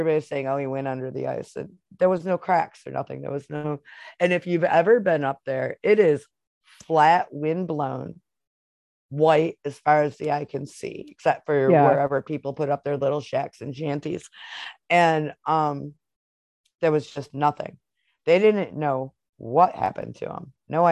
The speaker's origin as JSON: {"language": "English", "region": "Michigan", "country": "United States", "tie": "born or raised there", "said": "But okay, growing up in Michigan and especially living in a, like, I lived for a decade up in Alpena"}